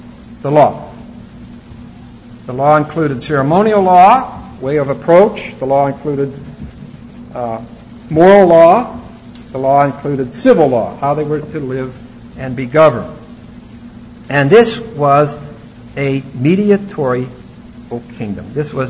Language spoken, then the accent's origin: English; United States; because I'm an American, and I'm building my kingdom.